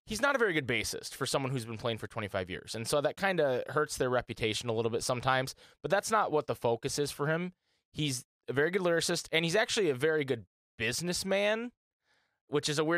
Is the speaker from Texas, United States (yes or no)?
no; Grand Rapids, Michigan, United States; Tara and I went and saw them recently in my hometown of Grand Rapids.